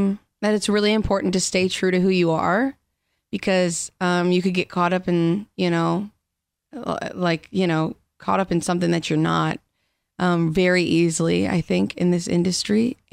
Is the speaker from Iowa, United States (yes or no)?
yes; Clarksville, Iowa, United States; I'm from Northeast Iowa.